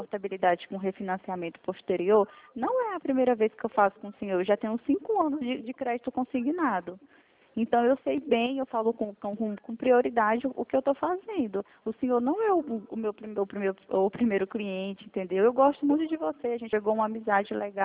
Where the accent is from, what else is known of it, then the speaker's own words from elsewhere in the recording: Brasília, Federal District, Brazil; Eu sou aqui de Brasília, você é de Goiânia, né? Eu tenho parentes aí de Goiânia.